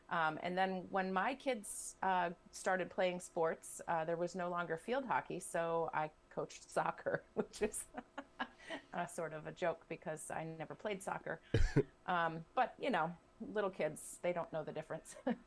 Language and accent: English; Bradford, Vermont, United States; also born or lived in Corinth; I grew up in Corinth and Bradford, graduated from Oxbow High School here in Bradford. Went to the University of Vermont, and then came back to the Upper Valley to get my teaching certificate